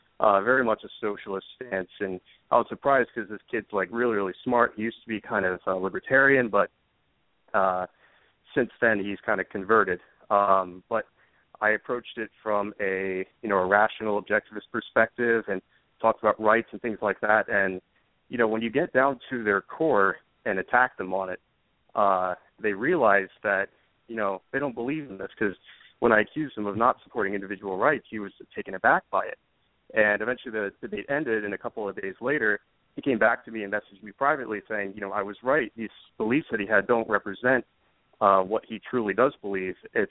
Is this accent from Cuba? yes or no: no; Pittsburgh, Pennsylvania, United States; I'm from Pittsburgh, Pennsylvania. I'm actually a freshman college student.